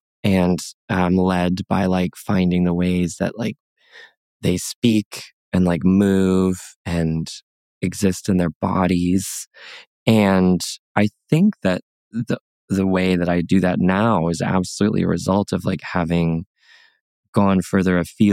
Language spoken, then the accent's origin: English; United States; I mean, I come from the United States and arguably one of the biggest like showbiz cultures and industries in the world.